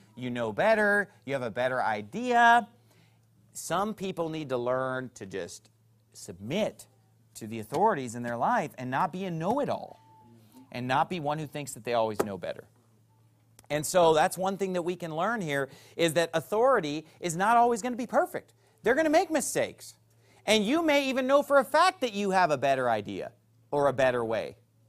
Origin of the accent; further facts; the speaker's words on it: California, United States; when I was growing up in California.